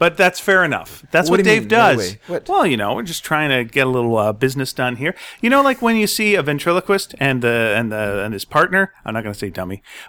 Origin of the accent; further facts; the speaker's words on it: Canada; As well as, you know, being Canadian